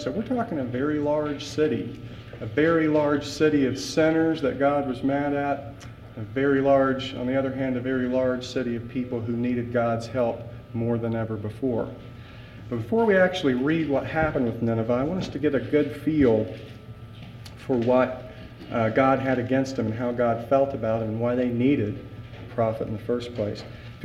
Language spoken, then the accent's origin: English; Xenia, Ohio, United States; I grew up in Xenia, about 5 to 10 miles that way, really that way.